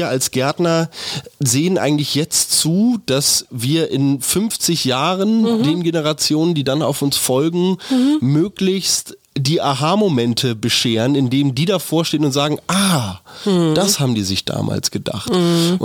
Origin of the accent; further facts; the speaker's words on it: Berlin, Germany; wir hier als Berliner zum Beispiel, ich fahre jetzt eine Runde in Grunewald.